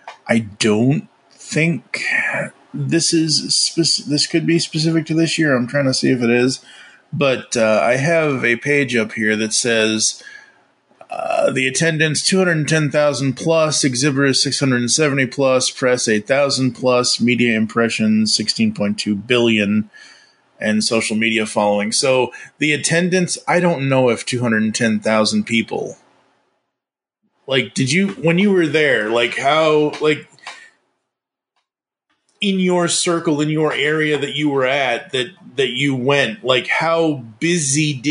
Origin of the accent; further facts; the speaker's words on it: Boston, Massachusetts, United States; I bow before your New Yorkness, but I'm a Bostonian, damn it.